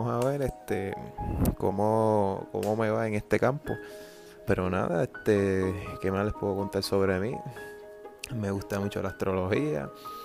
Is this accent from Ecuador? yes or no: no; Trujillo Alto, Puerto Rico; now in Toa Alta, Puerto Rico; Soy natural de Trujillo Alto, San Juan, Puerto Rico. Y he vivido en diferentes tipos de áreas aquí en Puerto Rico. Viví en Coupey, viví en Río Piedra, Trujillo Alto, Bayamón, y actualmente ahora mismo viviendo en Toa Alta.